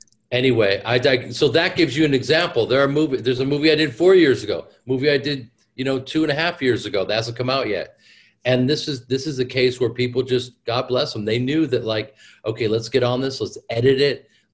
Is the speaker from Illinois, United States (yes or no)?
yes; Chicago, Illinois, United States; because I grew up in Chicago and I was there as I was a stage actor.